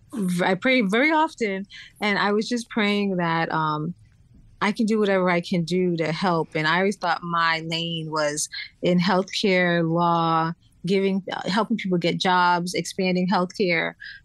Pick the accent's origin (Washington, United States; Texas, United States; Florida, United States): Florida, United States; also born or lived in Brooklyn, New York; I was born in New York, born in Brooklyn, then moved to Florida and lived in Florida.